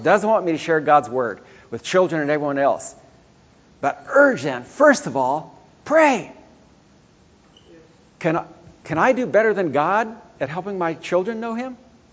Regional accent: Ethiopia; And, yes, I grew up in Ethiopia, and my heart is there.

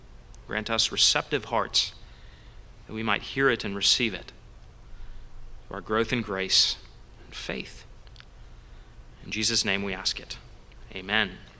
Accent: Canada; It's a wonderful thing about being Canadian. I can celebrate Canadian Thanksgiving, which happens at the right time of year, and now I can celebrate American Thanksgiving

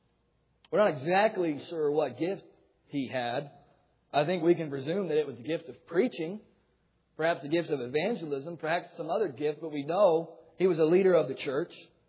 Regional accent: Florida, United States; most of you know, I grew up in Florida. And as a little boy, I loved to run around in the woods and mess things up and get dirty.

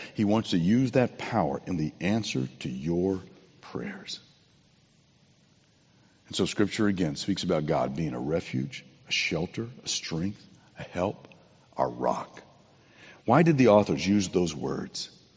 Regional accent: California, United States; When I was a boy growing up in Southern California, after Bible study on Wednesday night, we would go home

